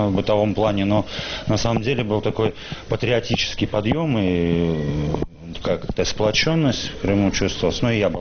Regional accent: Tashkent, Uzbekistan; moved away as an adult; also born or lived in Simferopol; Жил я в Симферополе со своей семьей. Ну, изначально я вообще с Узбекистана. Родился в Ташкенте, жил в Ташкенте.

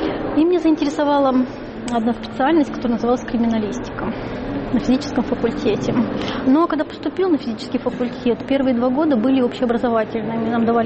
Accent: Kazakhstan; born there; Я родилась в Казахстане, в небольшом поселке

